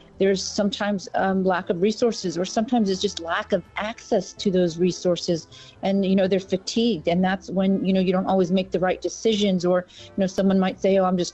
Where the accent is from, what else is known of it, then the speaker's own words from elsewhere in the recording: Florida, United States; because I grew up in Florida. I actually went to school in Tampa.